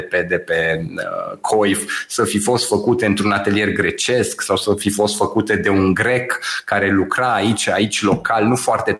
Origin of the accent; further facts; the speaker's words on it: Romania; Ne-a hrănit așa nouă ca români acest ego și cumva iată că astăzi lucrurile astea s-au perpetuat până astăzi, da?